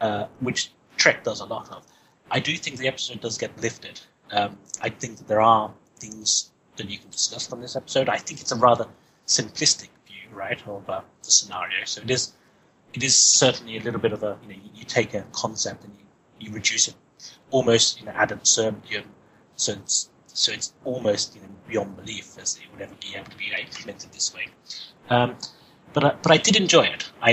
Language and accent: English; London, United Kingdom; from London.